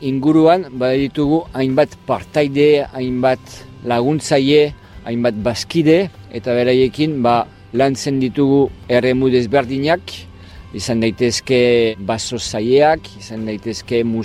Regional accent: Lyon, Auvergne-Rhône-Alpes, France; Basque is a second language; now in San Sebastián, Spain; Ni berez Lionekoa naiz, frantsesa naiz, euskaldun berria. Duela hainbat urte etorri nintzen ona eta gilitu nintzen. Donostin bizi naiz

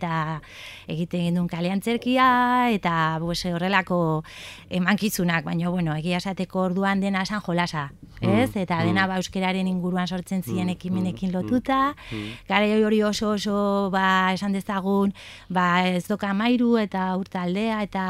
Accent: Basque Country, Spain; Ni berez Gipuzkoarra naiz

